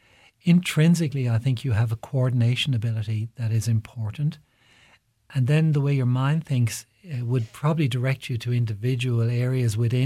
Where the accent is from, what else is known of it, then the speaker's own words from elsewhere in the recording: Galway, Connacht, Ireland; also born or lived in Tipperary / Carlow; And most of my life was in Galway. So I really consider myself a Galwegian growing up in Salt Hill.